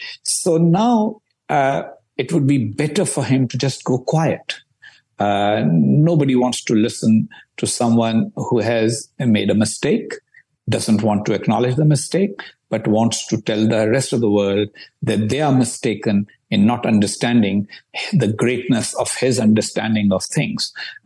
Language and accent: English; Pakistan; born there; Look, I was born in Pakistan. I served as Pakistan's ambassador.